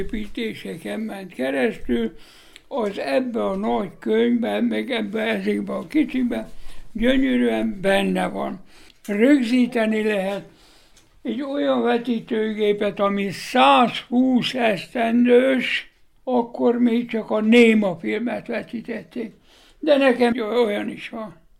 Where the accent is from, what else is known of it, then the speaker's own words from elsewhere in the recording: Békés, Hungary; born there; Hát 13 éves korában akkor vidéken, Békés megyében születtem különben